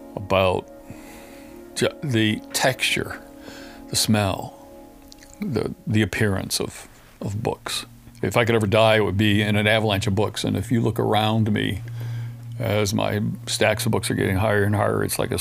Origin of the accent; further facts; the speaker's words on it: Gloversville, New York, United States; And my hometown in Gloversville, New York, did a kind of fundraising project for $9 million to restore as much as possible the Carnegie Library.